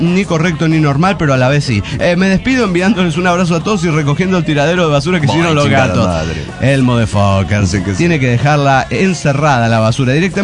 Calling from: Guadalajara, Jalisco, Mexico; de Guadalajara, Jalisco.

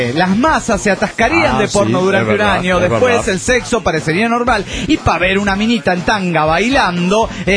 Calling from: Granville, Georgia, United States; de Granville, Georgia, Estados Unidos de Norteamérica.

